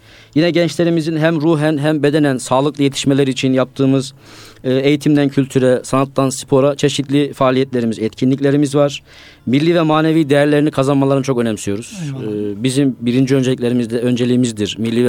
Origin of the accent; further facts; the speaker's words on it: Amasya, Turkey; Amasyalıyım. Amasya İmam Hatip ve Marmara İlahiyat mezunuyum.